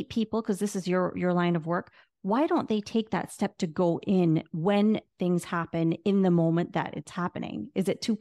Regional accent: Barbados; born there; I was born in Barbados.

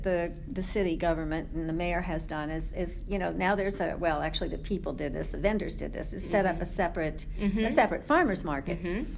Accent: New York City, New York, United States; because I grew up in New York City

